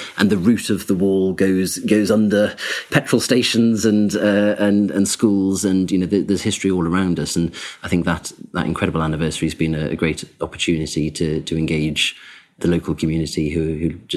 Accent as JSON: {"language": "English", "town": "Whitley Bay", "region": "North East England", "country": "United Kingdom", "said": "I'm from the Northeast, so, you know, the first historic sites I visited, I mean, I'm from Whitley Bay, so my nearest English heritage site is Tynemouth Priory"}